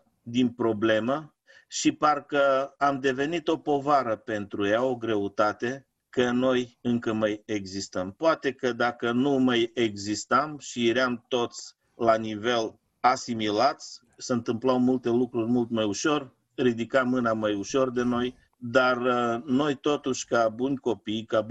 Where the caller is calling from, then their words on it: Bulgaria; vă salut călduros de aici din Bulgaria. Tot un loc românesc, dar din păcate a făcut parte dintr-un alt stat, care este statul nostru de baștină actual și suntem și noi aici tot români